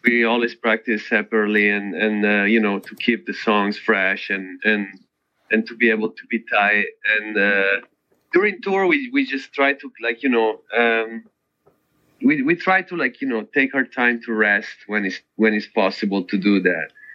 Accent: Italy; my culturally growing up in Italy is way closer to, it's a Latin country.

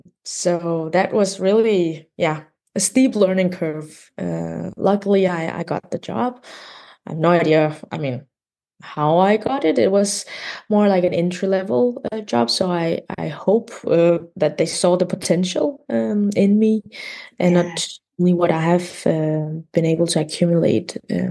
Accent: Denmark; also born or lived in Beijing, China; I was born in Beijing in China. And when I was little, I came to Denmark with my parents, and from there, I've been back and forth between China and Denmark during my childhood

